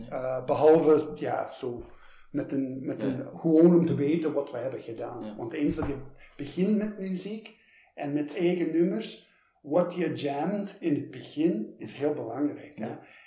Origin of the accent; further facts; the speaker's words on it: York, Pennsylvania, United States; Dutch is a second language; Van Pennsylvania, van York, Pennsylvania. Dus dat is de oostkust tussen New York City en Washington D.C.